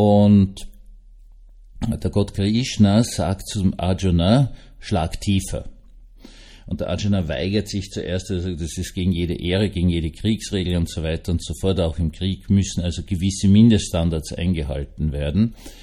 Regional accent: Vienna, Austria; Also ich als Wiener ja auch vor die Preisen, nicht?

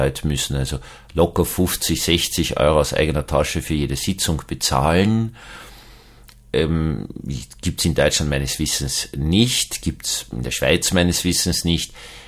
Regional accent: Vienna, Austria; Also Sie wissen ja, dass ich gebürtiger Wiener bin. Ich bin in einem großbürgerlichen Haushalt aufgewachsen, in einem altösterreichischen, einem bürgerlichen, liberalen. Ich komme aus dem freisinnigen, freiheitlichen, jetzt im besten Sinn des Wortes, Protestantismus in Österreich heraus.

